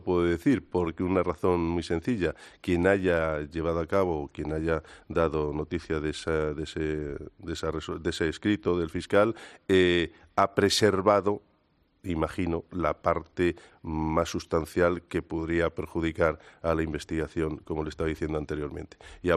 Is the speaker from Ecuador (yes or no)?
no; Spain; quizás soy un poco testarudo o como buen español, pues me encorajino cuando las dificultades van creciendo